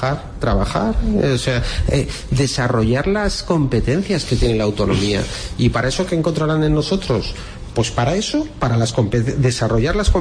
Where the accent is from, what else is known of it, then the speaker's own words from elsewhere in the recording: Catalonia, Spain; aquí somos catalanes, ¿eh? Todos